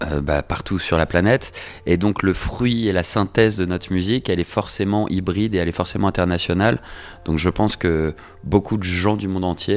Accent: France; Certaines personnes ne savent même pas qu'on est français.

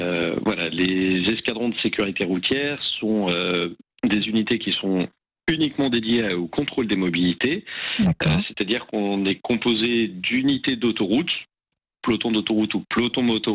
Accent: Grenoble, Auvergne-Rhône-Alpes, France; Je suis grenoblois d'origine.

